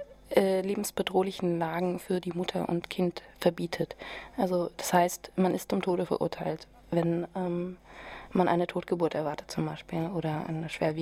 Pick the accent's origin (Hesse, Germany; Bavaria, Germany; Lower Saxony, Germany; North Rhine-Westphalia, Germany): Hesse, Germany; Ich komme ja aus der Frankfurter Region